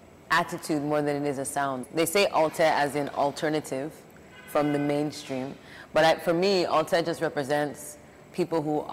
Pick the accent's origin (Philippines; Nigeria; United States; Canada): Canada; Toronto, Ontario; So I grew up in Toronto. My parents immigrated to Canada.